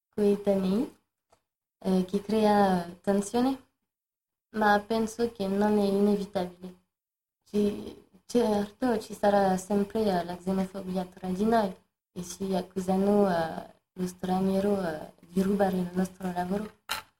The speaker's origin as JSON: {"language": "Italian", "country": "Philippines", "second_language": "Italian", "moved": "yes", "said": "questa situazione mi fa rimpianto il mio paese, che è le Filippine. È un magnifico paese e rimpianto molto il mio paese"}